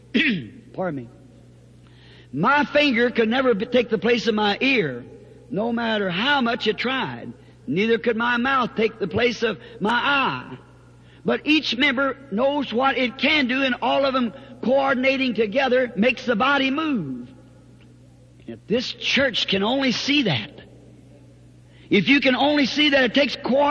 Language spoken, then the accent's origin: English; the South, United States; I'm a Southerner.